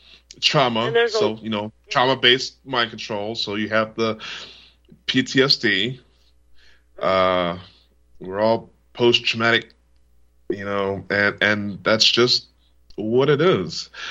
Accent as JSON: {"language": "English", "town": "Lubbock", "region": "Texas", "country": "United States", "tie": "born there", "also_born_or_lived": "Austin", "said": "because I was born in Lubbock and I moved to Austin because, well, Lubbock was drying up as far as jobs and all this stuff is concerned."}